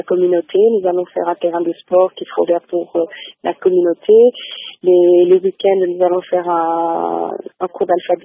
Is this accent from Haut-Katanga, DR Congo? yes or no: yes; Lubumbashi, Haut-Katanga, DR Congo; born there; j'ai toujours voulu faire quelque chose pour le pays d'où je venais, parce que je suis née à Lubumbashi.